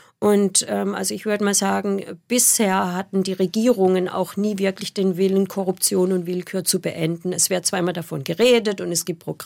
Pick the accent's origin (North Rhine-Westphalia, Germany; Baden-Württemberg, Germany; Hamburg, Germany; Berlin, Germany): Baden-Württemberg, Germany; Lörrach; Ich bin ja aus Lörrach, also von daher ist man oft über die Grenze.